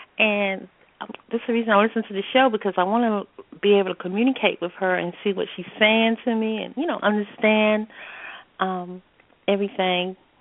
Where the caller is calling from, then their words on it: North Carolina, United States; I'm calling from the Carolinas, and I'm doing good.